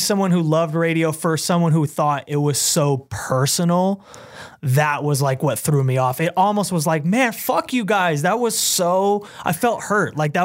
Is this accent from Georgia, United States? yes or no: no; California, United States; I mean, I grew up in the Bay just loving